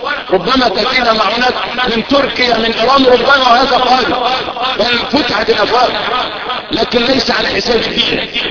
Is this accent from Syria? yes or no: no; Egypt; ان يجعل بلدنا مصر الحديثه